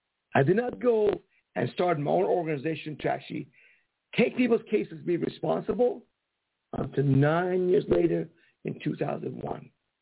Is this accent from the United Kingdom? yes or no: no; Canada; I'm from Canada.